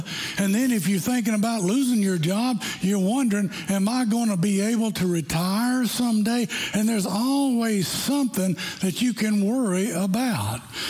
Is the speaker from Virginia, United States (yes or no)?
yes; Arlington, Virginia, United States; born there; I was born in Virginia, yeah. I was born in Arlington, Virginia